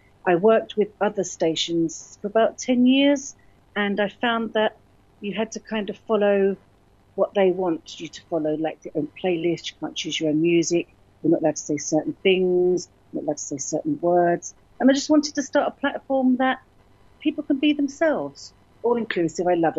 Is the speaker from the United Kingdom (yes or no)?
yes; London, United Kingdom; also born or lived in Berlin / South Africa; But yeah, I was born in Berlin. I grew up in London. I lived in South Africa for many years. Then I came back to London and England.